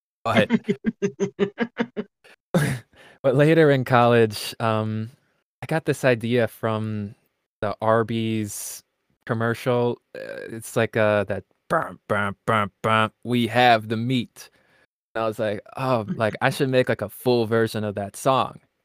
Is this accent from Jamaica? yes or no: no; Milwaukee, Wisconsin, United States; I am from the Milwaukee area.